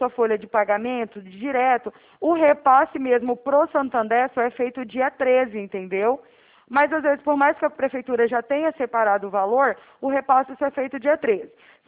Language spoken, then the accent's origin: Portuguese; Araraquara, São Paulo, Brazil; Eu sou aqui de São Paulo também, mas é Araraquara.